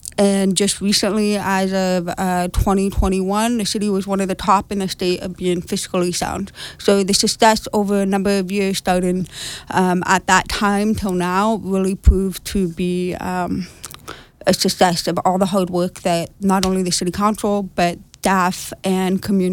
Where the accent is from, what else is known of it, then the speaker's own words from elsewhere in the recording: Angels Camp, California, United States; I'm from Angels Camp, you know, born and raised, graduated from Bret Harte.